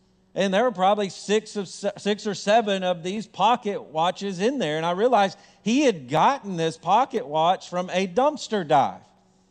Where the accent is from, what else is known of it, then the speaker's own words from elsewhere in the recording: Lewisburg, Tennessee, United States; last night I'd ever spend in my hometown, Lewisburg, Tennessee, as a resident.